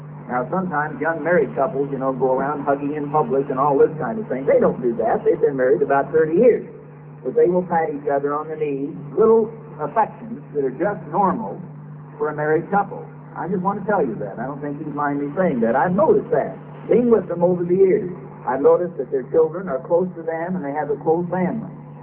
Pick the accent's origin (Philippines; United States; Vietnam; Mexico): United States; Missouri; But I'm from Missouri.